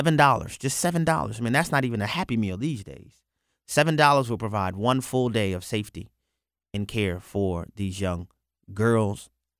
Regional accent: New Orleans, Louisiana, United States; Y'all know I'm from New Orleans. New Orleans has a very close connection with Haiti.

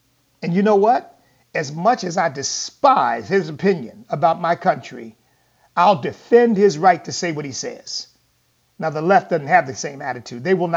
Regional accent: United States; You know, the tears well up, and you just feel, thank God I'm an American.

